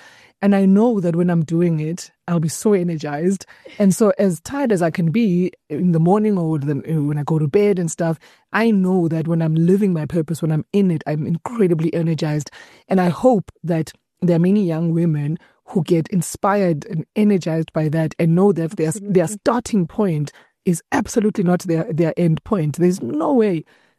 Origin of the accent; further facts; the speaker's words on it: South Africa; Because while South Africa is like my dad's country, so I'm South African. And when we came back in 1994, you know, I love this country, but I also love my continent.